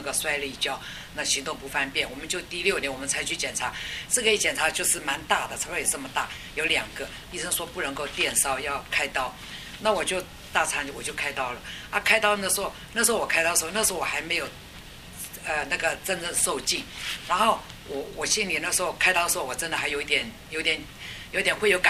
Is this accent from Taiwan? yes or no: yes; Taiwan; 因为我们台湾那边哈都是做那个没有做无痛